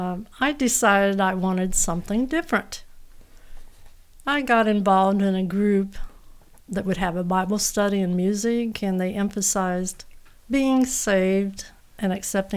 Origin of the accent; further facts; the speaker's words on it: Indiana, United States; I was raised in Indiana in a Lutheran home. My parents were very good parents. They brought me up to, I was baptized and confirmed.